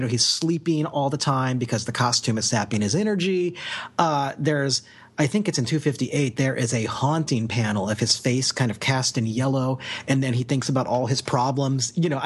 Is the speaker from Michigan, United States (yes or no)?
no; Kansas, United States; My understanding, I'm from Kansas.